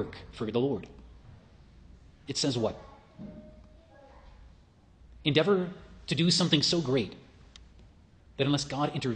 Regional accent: Albuquerque, New Mexico, United States; when I grew up in Albuquerque going to the Protestant school

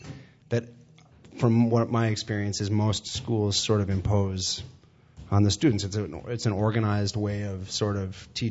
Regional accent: Lake Forest, Illinois, United States; I did. I grew up in the North Shore

